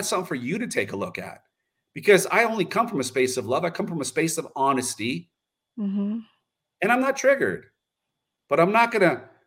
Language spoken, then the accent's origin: English; United States; And the people of America, and I'm American, okay?